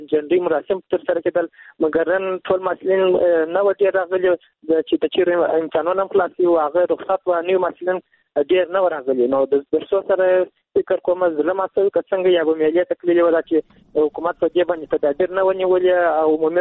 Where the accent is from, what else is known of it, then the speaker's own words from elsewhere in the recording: Kandahar, Afghanistan; له کندهار ولایت څخه یو تن محصول یم.